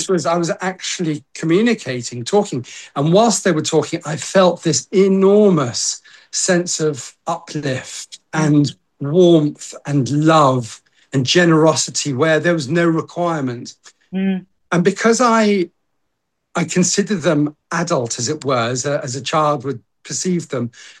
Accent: Welwyn Garden City, East of England, United Kingdom; I was brought up in Welwyn Garden City, and there's a lovely wood opposite, directly opposite where we lived.

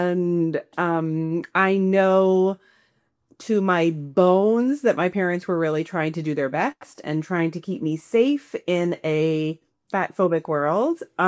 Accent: New York, United States; So I was raised in New York in Long Island.

